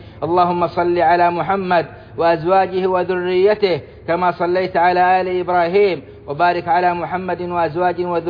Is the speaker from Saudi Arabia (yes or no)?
yes; Saudi Arabia; اللهم أدم على بلادنا السعودية أمنها وإيمانها وقيادتها